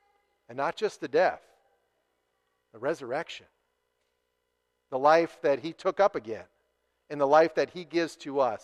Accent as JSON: {"language": "English", "region": "Tennessee", "country": "United States", "said": "A number of years ago, I was near my hometown having a night out with a friend, and we were in a restaurant sitting in the lounge having a conversation, and there was a gentleman just a few seats down, a large man. As we would say in Tennessee"}